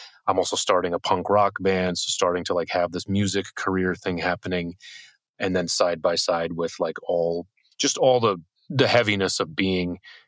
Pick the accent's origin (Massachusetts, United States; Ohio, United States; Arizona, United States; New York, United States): Massachusetts, United States; Boston; I grew up here in Boston, in the Boston area, I guess.